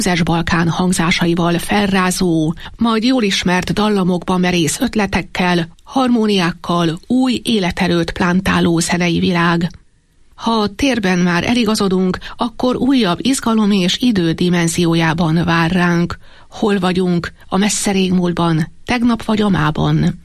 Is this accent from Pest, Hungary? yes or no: yes; Szigetcsép, Pest, Hungary; 2008 és 2015 között készítettem népzenei gyűjtéseket szülőfalumban, Szigetcsépen